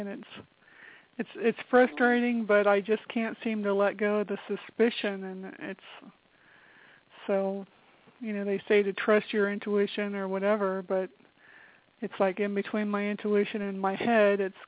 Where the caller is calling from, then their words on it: Colorado, United States; I'm calling from Colorado.